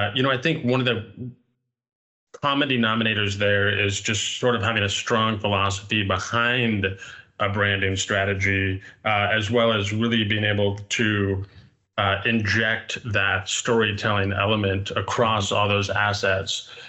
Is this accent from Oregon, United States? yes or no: yes; Portland, Oregon, United States; now in New York, United States; And I'm from Portland, Oregon myself, even though I live in New York now.